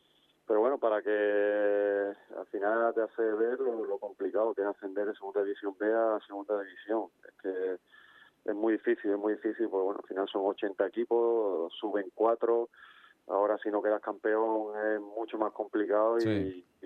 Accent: Seville, Andalusia, Spain; yo soy canterano del Sevilla, que soy sevillano, que soy sevillito

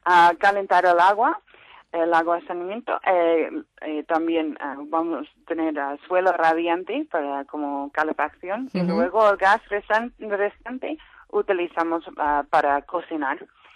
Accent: California, United States; Spanish is a second language; now in Spain; Soy californiana.

